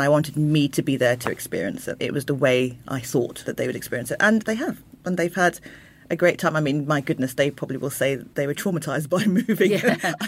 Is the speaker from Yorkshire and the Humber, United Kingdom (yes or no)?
no; Croydon, London, United Kingdom; born there; I was born in Croydon, which is very multicultural, but we moved out and then further out and further out.